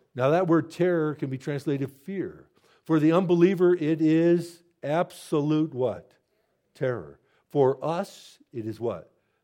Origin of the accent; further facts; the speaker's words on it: Chicago, Illinois, United States; I'm from Chicago. You do those things in Chicago. You pay your way, right? And I lived in Chicago for 16 years